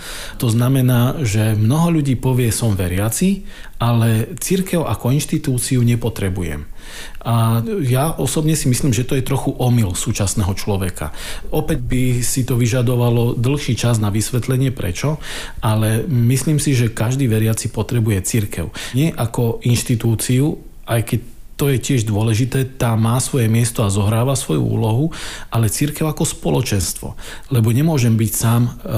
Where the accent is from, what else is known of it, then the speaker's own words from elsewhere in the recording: Prešov, Prešov Region, Slovakia; moved away as an adult; now in Prague, Czechia; Narodil som sa v Prešove, tam som aj vyrastal